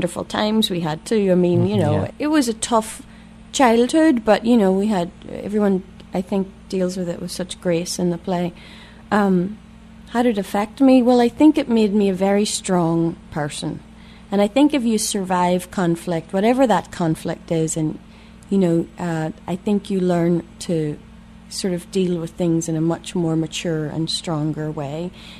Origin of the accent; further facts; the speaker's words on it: Ireland; Well, as an Irish person, it sort of comes naturally